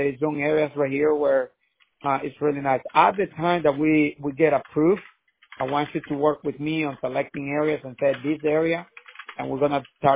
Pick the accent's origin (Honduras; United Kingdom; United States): Honduras; We are from Honduras, and well, our style then.